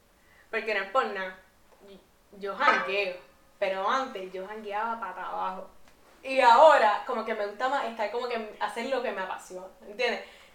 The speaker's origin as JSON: {"language": "Spanish", "town": "Cupey", "country": "Puerto Rico", "said": "Y tú sabes que yo soy de Cupay también."}